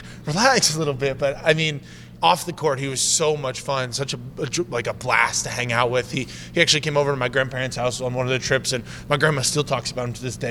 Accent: Waupaca, Wisconsin, United States; also born or lived in Appleton; it reminded me a lot of my hometown in Wisconsin. I lived in Appleton, but I grew up in Waupaca, which is kind of like a lake kind of area.

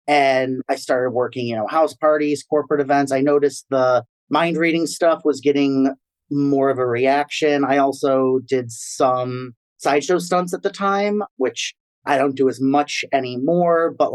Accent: Woodstock, Illinois, United States; born there; I was born in Woodstock, Illinois.

